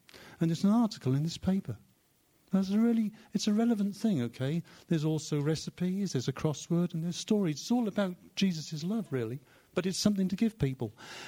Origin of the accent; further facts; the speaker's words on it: Wales, United Kingdom; Now, I'm Welsh, and I look